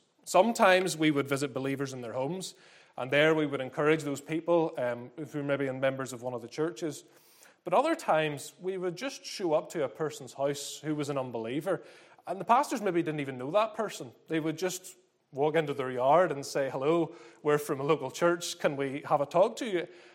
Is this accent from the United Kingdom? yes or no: yes; Northern Ireland, United Kingdom; as far as Northern Irish people are concerned, in reality, we weren't really left to our own devices at all.